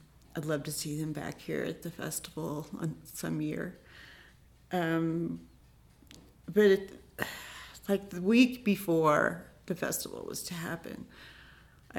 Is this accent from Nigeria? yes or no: no; Nederland, Colorado, United States; someone would ask you, "Where are you from?" "I'm from Nederland."